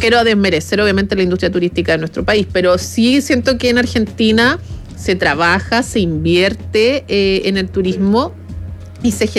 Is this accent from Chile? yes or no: yes; Santiago, Santiago Metropolitan Region, Chile; las personas que somos de Santiago no conocemos comúnmente lo que es Neuquén